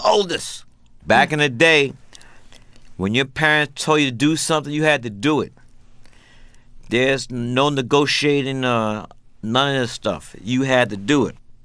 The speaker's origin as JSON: {"language": "English", "town": "Atlanta", "region": "Georgia", "country": "United States", "tie": "born there", "said": "People might … my parents are from the South. I was born in Atlanta, Georgia. Spent many summers there and also went to college in Atlanta."}